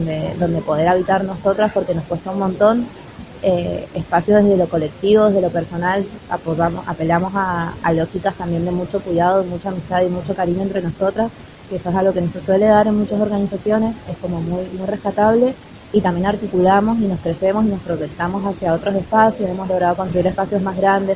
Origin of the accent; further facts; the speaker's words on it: Mendoza, Argentina; soy de Mendoza, Argentina.